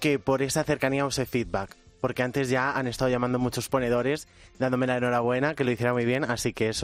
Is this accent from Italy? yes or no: no; Peñaranda de Bracamonte, Castile and León, Spain; Pues de Peñaranda de Bracamonte, Salamanca.